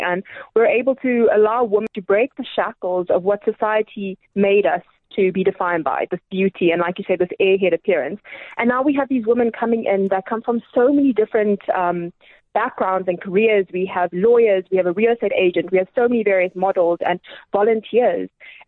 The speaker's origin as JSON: {"language": "English", "town": "King William's Town", "region": "Eastern Cape", "country": "South Africa", "tie": "born or raised there", "said": "I was born in Kebega, and I grew up in a small little town called King Williamstown. My entire father's side of the family lives in Kebega, and we grew up in King Williamstown, there where my mother was a lecturer at Agricultural College."}